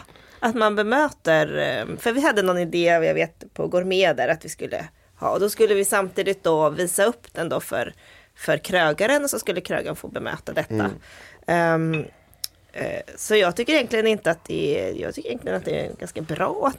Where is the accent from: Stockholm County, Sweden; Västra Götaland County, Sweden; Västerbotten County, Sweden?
Stockholm County, Sweden; jag menar jag är uppvuxen utanför Stockholm.